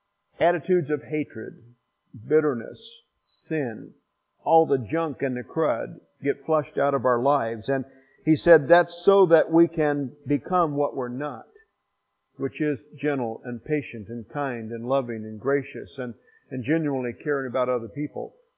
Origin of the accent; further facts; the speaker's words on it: Indiana, United States; moved away as an adult; I'm from Southern Indiana originally. I grew up just the other side of French Lake, graduated from Springs Valley High School. I've been gone from Indiana ever since I graduated, unfortunately, and I only get back for visits